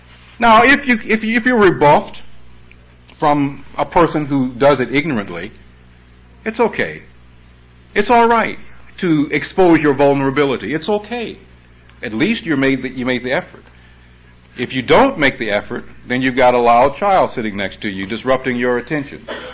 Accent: Columbus, Georgia, United States; When I was young and growing up in Columbus, Georgia, anybody on the block had a right to catch me when I was out of line

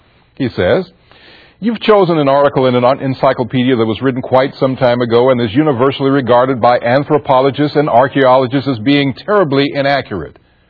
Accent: Columbus, Georgia, United States; In my growing up, I was born in Columbus, Georgia, you know, kiver to kiver, cover to cover.

